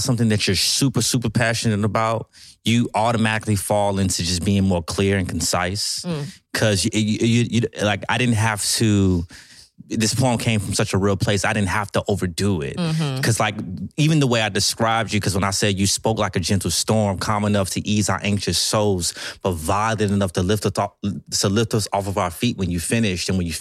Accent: Chicago, Illinois, United States; accent: Chicago; I was telling somebody the other day that you lost and I lost a lot of my Chicago accent

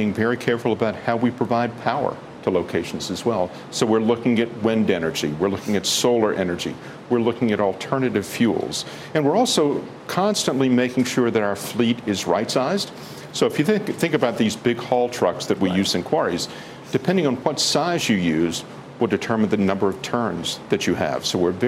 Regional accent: North Carolina, United States; My home state of North Carolina, for example, has now started dedicating certain amounts of sales tax directly to infrastructure

